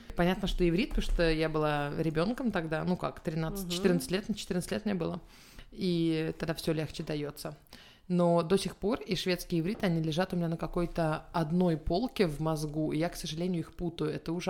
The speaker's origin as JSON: {"language": "Russian", "country": "Israel", "tie": "born or raised there", "said": "Потому что я росла в Израиле"}